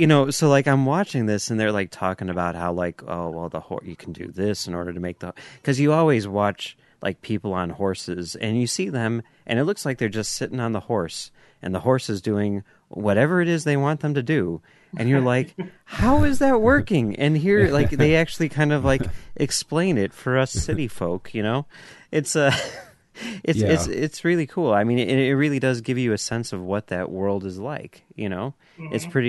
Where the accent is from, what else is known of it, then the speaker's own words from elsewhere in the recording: Chicago, Illinois, United States; I'm from Chicago, you know.